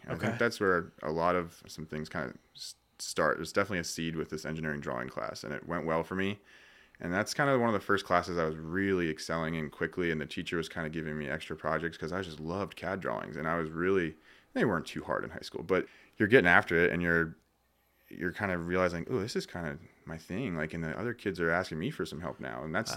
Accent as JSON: {"language": "English", "town": "Hershey", "region": "Pennsylvania", "country": "United States", "tie": "born or raised there", "said": "Our family is from Hershey. I grew up in Hershey, Hummelstown area as well. Went to Hershey High School, played hockey and a couple other sports"}